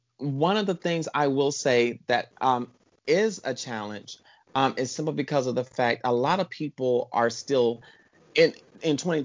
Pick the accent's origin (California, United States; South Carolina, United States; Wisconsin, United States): South Carolina, United States; now in Washington, United States; I'm originally from South Carolina.